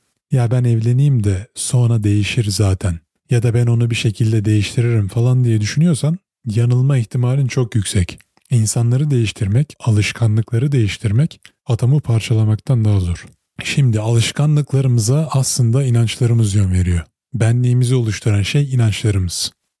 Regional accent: İzmir, Turkey; now in Canada; İzmir'de doğdum, büyüdüm. Sonra Kanada'ya geldim.

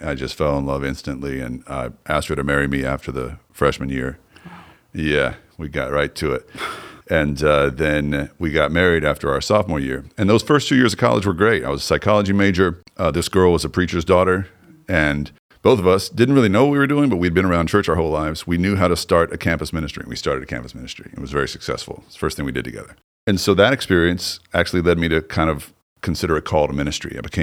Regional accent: Southern US, United States; I was raised in the Bible Belt. I guess that's the best place to start.

